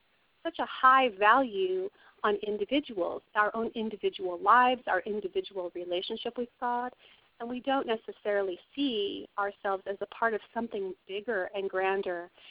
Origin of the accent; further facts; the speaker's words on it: Colorado, United States; It's set here in my home state of Colorado, down in the San Luis Valley.